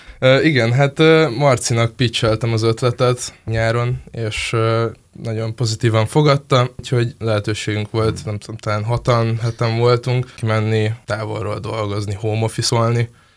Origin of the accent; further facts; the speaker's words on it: Pécs, Baranya, Hungary; én pécsi vagyok, Pécsre elutazva gyakran nehézkes az internet elérésem a vonaton.